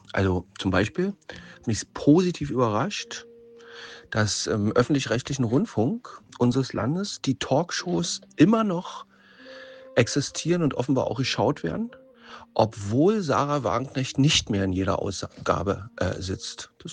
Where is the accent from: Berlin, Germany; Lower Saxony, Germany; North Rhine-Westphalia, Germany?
Berlin, Germany; ich bin ja Berliner, hört man vielleicht auch